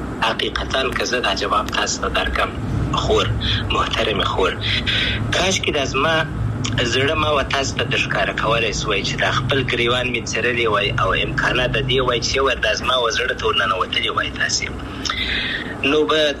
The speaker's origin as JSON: {"language": "Pashto", "country": "Afghanistan"}